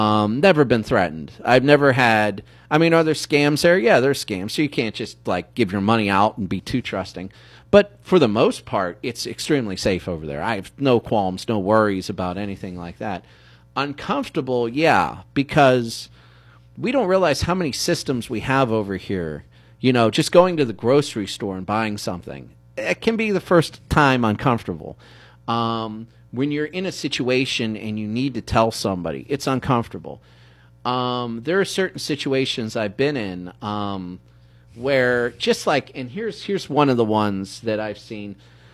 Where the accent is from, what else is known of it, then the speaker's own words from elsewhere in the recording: United States; So it's as an American, really, I've had no problems really as an American.